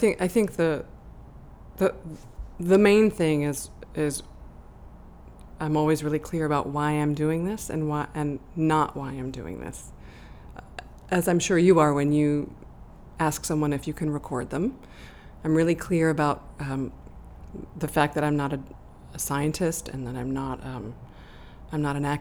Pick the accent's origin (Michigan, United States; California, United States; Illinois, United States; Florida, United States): Illinois, United States; Chicago; I can't just go to a Native American community center and say, "Hey, everybody, I'm from Chicago."